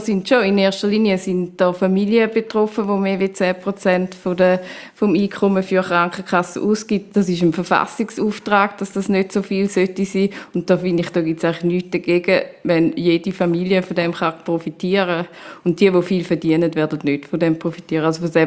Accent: Stammheim, Zurich, Switzerland; now in Zurich, Switzerland; Ich bin aber aufgewachsen in Stammheim, im Wieland, auf dem Land, auf dem Bauernhof.

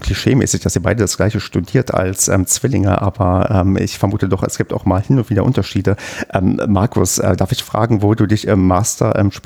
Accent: Brandenburg, Germany; accent: Berlin dialect; da ich ja aus der weiteren Gegend komme. Ich bin ja in Brandenburg geboren und aufgewachsen und habe früher auch sehr stark Berlinert

